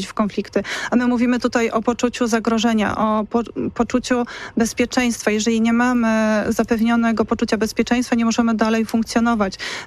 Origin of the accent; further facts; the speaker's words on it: Poznań, Greater Poland Voivodeship, Poland; Ja obawiam się, jak jest zarządzany ten moje miasto jako poznanianka